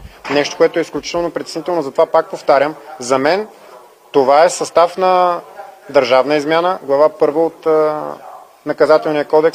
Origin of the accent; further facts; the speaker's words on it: Varna, Varna Province, Bulgaria; Аз съм от Варна и живея във Варна, представлявам Варна.